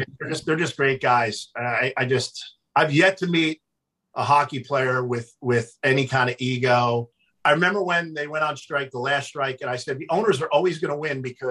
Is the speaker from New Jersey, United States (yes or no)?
yes; New Jersey, United States; And I distinctly remember the day they announced the Sharks, and I was growing up in New Jersey, I go, where is San Jose?